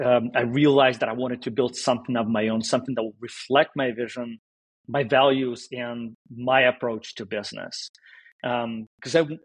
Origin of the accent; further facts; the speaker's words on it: Russia; moved away as an adult; now in United States; So I'm Russian. I came from Russia when I was 19.